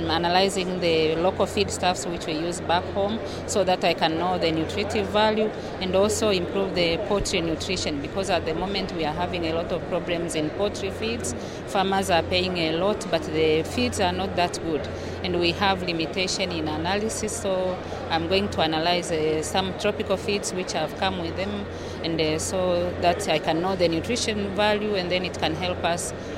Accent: Tanzania; English is a second language; I'm from Tanzania.

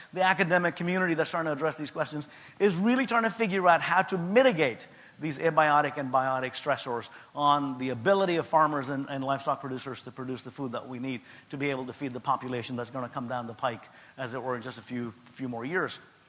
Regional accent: India; I grew up in India at a time in the 1950s and 1960s when India was a basket case.

